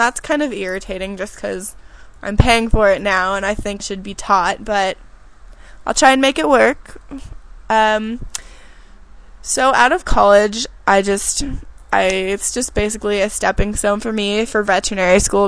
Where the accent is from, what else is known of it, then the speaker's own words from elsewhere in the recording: Hollister, California, United States; from Hollister, but just Hollister, nowhere near the beach, earthquake capital of the world. That's my hometown. I didn't love it when I was there, but I definitely miss it now.